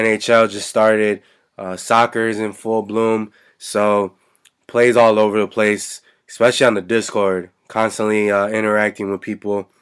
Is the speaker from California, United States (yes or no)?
no; Chicago, Illinois, United States; So we're going to start off first with my hometown team, the Chicago Bulls, taking on the Detroit Pistons.